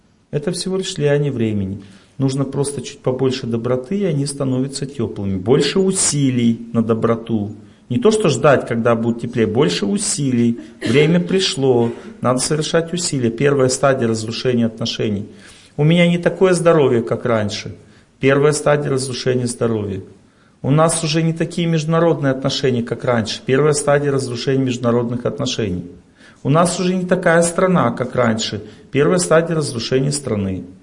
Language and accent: Russian; Krasnodar Krai, Russia; Я принял, я приехал, все, из Краснодарского края, там тепло уже, персики расцвели.